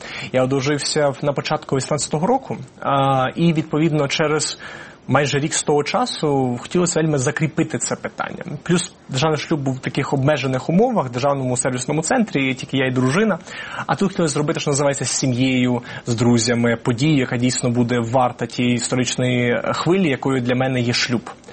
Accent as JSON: {"language": "Ukrainian", "town": "Lviv", "region": "Lviv Oblast", "country": "Ukraine", "tie": "born or raised there", "said": "І я саме як львів'янин, саме тому, що я прожив все життя в Україні"}